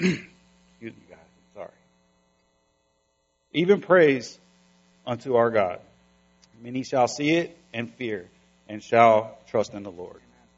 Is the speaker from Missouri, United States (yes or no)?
no; Florida, United States; also born or lived in Oakland, California; I was born in Oakland, California, and I lived there for a few years. My mother and father had some issues, and they had to separate. Me and my mother left California and moved to Florida. I was raised all over Florida.